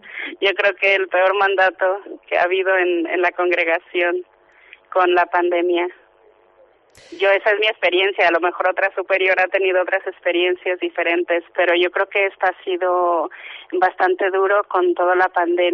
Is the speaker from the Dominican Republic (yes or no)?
no; Mexico; now in Spain; Yo soy mexicana.